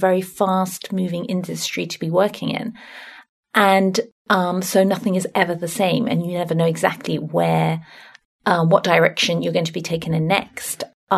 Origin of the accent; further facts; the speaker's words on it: West Midlands, United Kingdom; Well, I come from Worcestershire. It's a county in the middle of England, right in the centre. You can't really get much further away from the sea than where I come from.